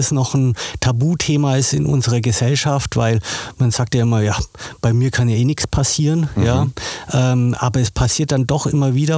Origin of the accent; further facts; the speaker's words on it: Augsburg, Bavaria, Germany; Ich bin gebürtiger Augsburger, genauer gesagt Haunstädter.